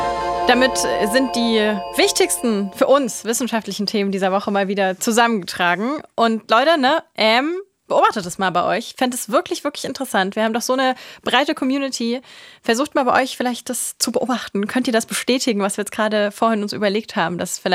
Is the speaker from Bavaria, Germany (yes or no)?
yes; Garmisch-Partenkirchen, Bavaria, Germany; ich komme ja aus Garmisch-Partenkirchen